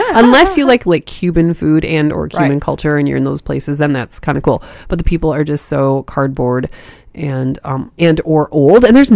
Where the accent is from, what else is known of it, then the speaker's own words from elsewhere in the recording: Windsor, Ontario, Canada; I'm from Windsor